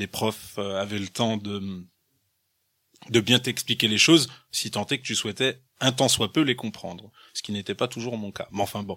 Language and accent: French; Mulhouse, Grand Est, France; born there; je suis né à Mulhouse, Donc Mulhouse, c'est une ville en Alsace, pas très loin de Strasbourg. L'agglomération mulhousienne compte à peu près une centaine de milliers d'habitants.